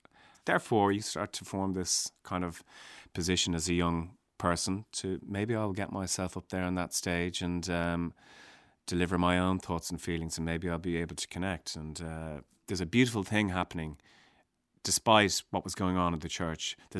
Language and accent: English; Ireland; being Irish, you know, in my case in the early 80s and attending Mass every Sunday, as a child